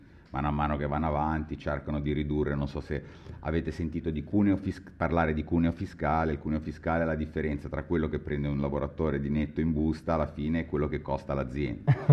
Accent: Genoa, Liguria, Italy; vivo a Genova, sono nato a Genova, faccio il consulente del lavoro, sono genuano perché sono di Genova.

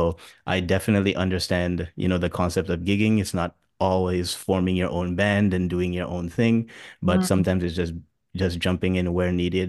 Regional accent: Dominica; I grew up in the Caribbean in Dominica, and music has always just been a big part of my family

